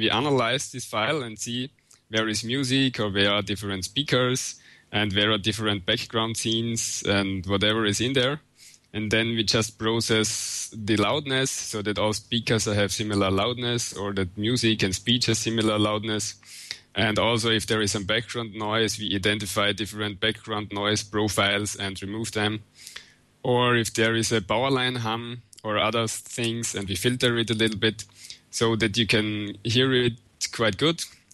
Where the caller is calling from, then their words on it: Austria; I'm speaking from Austria. That's south of Germany, and it's between Italy, Germany, Slovenia. And I am in the south part of Austria, so we have lots of snow outside, and it's quite cold